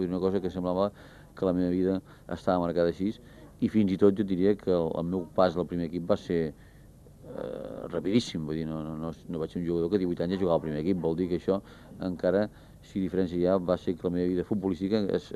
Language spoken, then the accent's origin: Catalan; Barcelona, Catalonia, Spain; born there; Sí, jo sóc nascut a Pedralbes